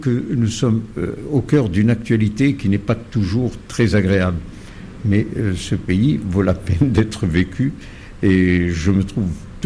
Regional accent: Tunisia; Je suis tunisien, ma religion ne concerne que moi.

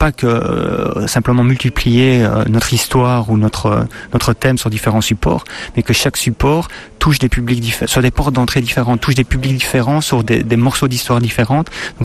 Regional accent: Liège, Wallonia, Belgium; On est liégeois

